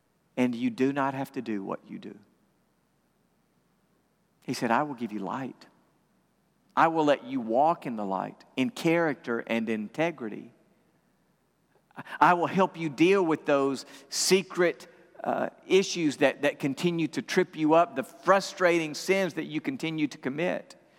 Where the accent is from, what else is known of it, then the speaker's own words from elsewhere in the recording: West Point, United States; I've done two funerals over the period from Thanksgiving to Christmas, both in West Point, my hometown.